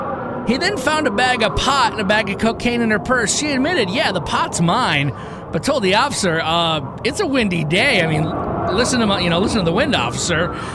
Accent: Michigan, United States; But I am a Michigan boy. I'm proud to say I'm from Michigan.

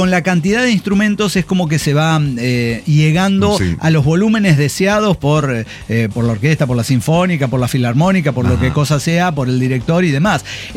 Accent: Chile; now in Argentina; No soy venezolana, soy chilena, po.

